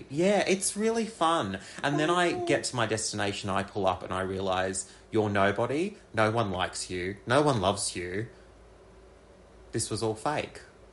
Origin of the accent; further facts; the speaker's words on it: Brisbane, Queensland, Australia; yep, so just on my way to the Brisbane Entertainment Centre. I'm so excited to be back in my hometown performing to my home crowd.